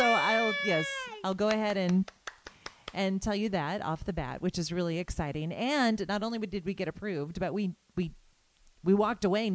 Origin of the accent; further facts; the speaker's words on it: Washington, United States; So we're up in Whatcom County, my hometown area, and kind of relaxing into the summer.